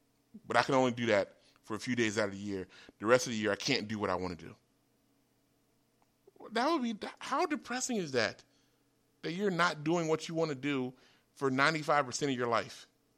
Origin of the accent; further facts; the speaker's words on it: United States; I am from America. So you're telling me the laws of my own country is what you're saying.